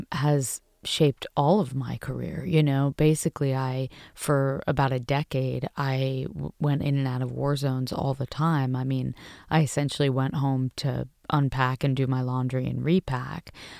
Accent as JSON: {"language": "English", "country": "United States", "said": "I mean, I never tell anyone I'm American unless I'm asked to sort of show a passport."}